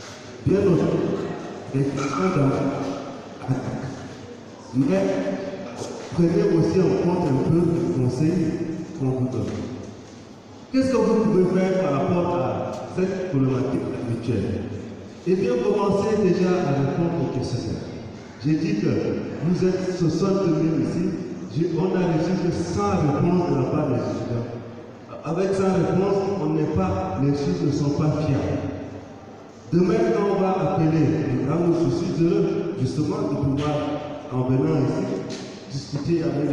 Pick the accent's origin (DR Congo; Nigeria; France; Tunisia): Nigeria; Moi, je viens de Nigeria.